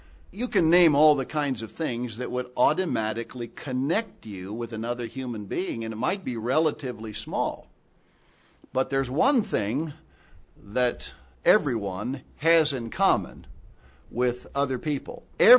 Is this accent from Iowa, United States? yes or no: no; Lima, Ohio, United States; oh yes, I'm also from Lima, Ohio, as might be the case with me